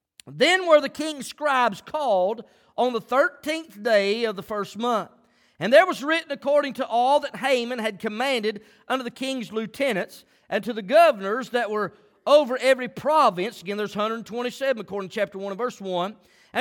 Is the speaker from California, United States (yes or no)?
no; Yadkin County, North Carolina, United States; It's probably supposed to be pronounced Mordecai, but I'm from Yadkin County, so I'm going to call him Mordecai.